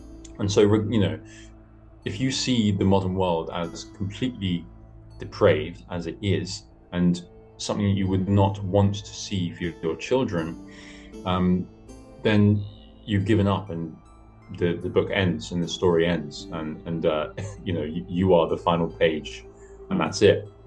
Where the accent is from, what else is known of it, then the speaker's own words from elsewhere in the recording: England, United Kingdom; So whether as an Englishman as well, we have a staunch tradition of being people who, all over the world continue our national character.